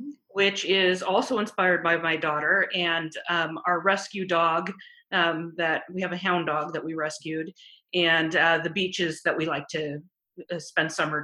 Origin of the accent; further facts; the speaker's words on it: California, United States; now in Seattle, United States; We've been here about 4 years now. Originally I'm from California.